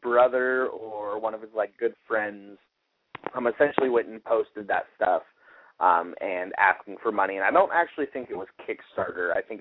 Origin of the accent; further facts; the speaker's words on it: Eugene, Oregon, United States; Looks like the show on August 24th in my hometown here in Eugene, Oregon.